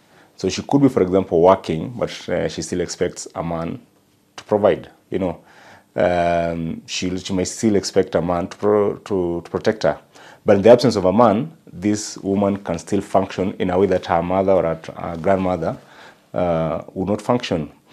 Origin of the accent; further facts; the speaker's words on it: Kisii, Kisii County, Kenya; Like, I come from Kisii, there's no land in Kisii that I can go back to.